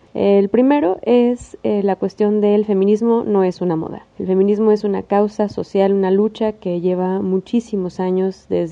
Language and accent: Spanish; Guadalajara, Jalisco, Mexico; soy mujer, tapatía